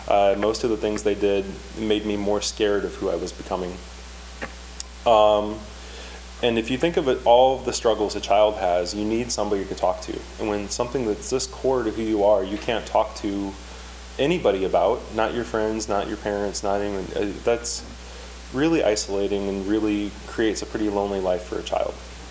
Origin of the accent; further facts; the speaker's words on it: Gary, Indiana, United States; I grew up just outside Gary, Indiana. I was born in the late 70s.